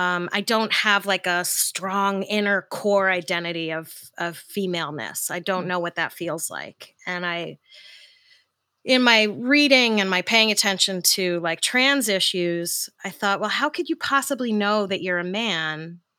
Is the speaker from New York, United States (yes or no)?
yes; New York City, New York, United States; And I grew up in Park Slope where like, there were a lot of like crunchy Birkenstock wearing lesbians adopting kids